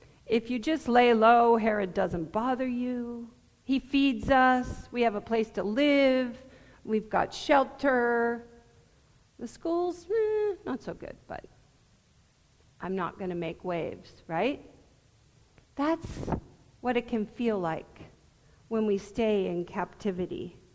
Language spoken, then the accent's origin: English; Berkeley, California, United States; I was raised a certain way, therefore I'm going to behave a certain way. I'm from Berkeley.